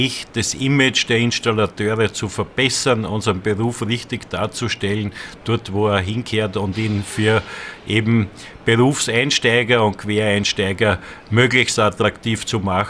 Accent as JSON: {"language": "German", "region": "Lower Austria", "country": "Austria", "said": "Ich bin Niederösterreicher"}